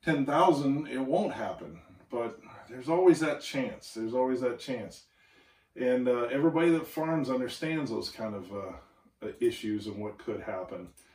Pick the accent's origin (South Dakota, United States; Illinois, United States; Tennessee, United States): South Dakota, United States; growing up in South Dakota off and on, it's kind of a way of life, and we understood that here on the farm in South Dakota, you have it's a dangerous place